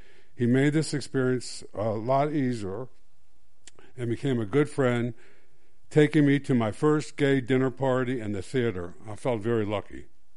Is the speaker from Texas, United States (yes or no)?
no; Pikesville, Maryland, United States; While growing up in Pikesville and attending Jewish day school, I thought the whole world was Jewish.